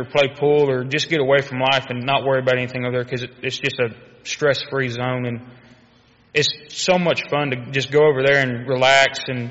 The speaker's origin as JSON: {"language": "English", "town": "Ketchum", "region": "Oklahoma", "country": "United States", "said": "I'm from Ketchum, Oklahoma, which is the complete other side of Oklahoma, so like 7.5 hours away, up by Grand Lake. And I was born and raised in church."}